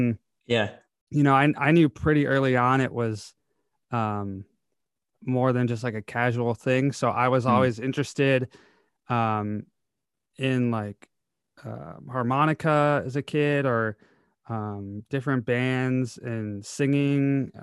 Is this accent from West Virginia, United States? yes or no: no; Novi, Michigan, United States; Yeah, I grew up in Novi and then graduated and went to school at Central.